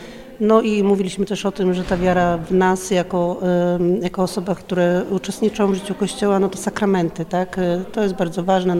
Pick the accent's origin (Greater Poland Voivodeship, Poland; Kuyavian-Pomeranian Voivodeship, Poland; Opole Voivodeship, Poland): Opole Voivodeship, Poland; Lewin Brzeski; jestem z parafii z Lewina Brzeskiego.